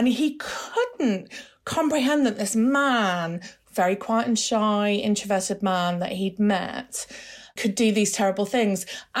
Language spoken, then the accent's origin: English; Yorkshire and the Humber, United Kingdom; I grew up in West Yorkshire in the 1970s.